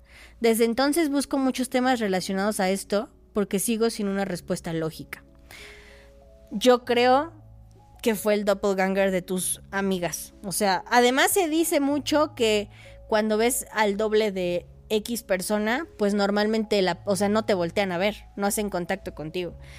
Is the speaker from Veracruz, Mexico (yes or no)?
no; Puebla, Mexico; soy del estado de Puebla. Esta historia pasó hace aproximadamente 9 años. Yo vivía en un pueblo